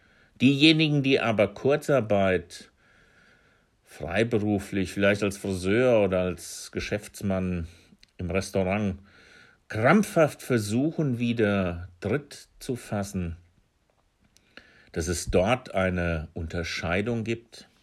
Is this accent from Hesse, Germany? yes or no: yes; Hesse, Germany; born there; in meiner Heimatgegend im hessischen und heiligen Hinterland, eine evangelistische Gegend von Urzeiten an, in der bis heute in meiner Heimatgemeinde, in der ich geboren bin